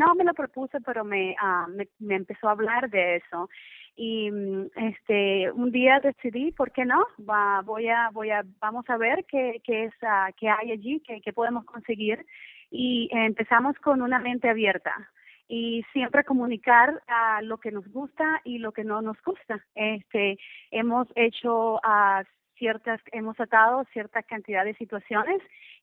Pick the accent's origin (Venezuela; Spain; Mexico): Venezuela; y yo soy de Venezuela